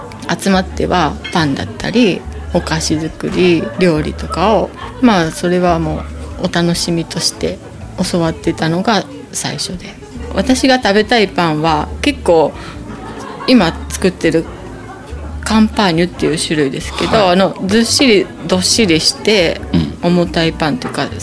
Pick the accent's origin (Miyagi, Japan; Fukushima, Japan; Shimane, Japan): Shimane, Japan; Izumo; 出雲生まれ、出雲育ち、所原町で生まれて、はい、うん、所原町に嫁いだので。